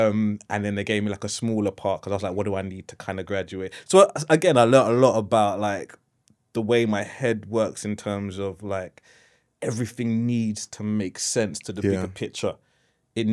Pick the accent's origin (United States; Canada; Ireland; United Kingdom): United Kingdom; London; Despite the fact that all the best schools were in London and I'm from London, I was like, I just need to get out a little bit.